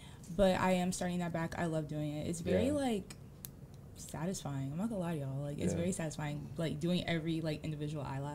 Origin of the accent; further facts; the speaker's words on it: Phoenix, Arizona, United States; I'm originally from Phoenix, Arizona.